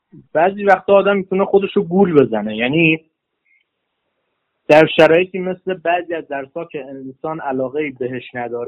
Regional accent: Kermanshah, Iran; 18 ساله از کرمانشاه هستم.

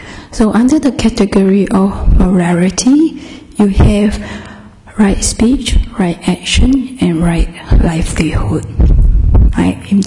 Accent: Singapore; I come from Singapore, a very tiny little island

